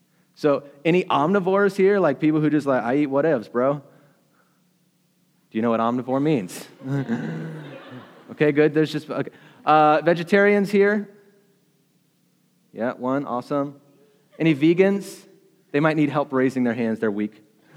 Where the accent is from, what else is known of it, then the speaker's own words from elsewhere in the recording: Appalachia, United States; So I'm from Appalachia too, so I felt like it resonated.